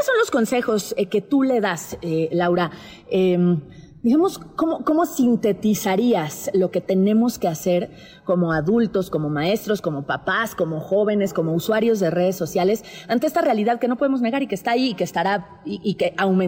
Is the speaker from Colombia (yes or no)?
no; Mexico; Soy una mexicana muy mexicana, pero no aguanto nada de picante.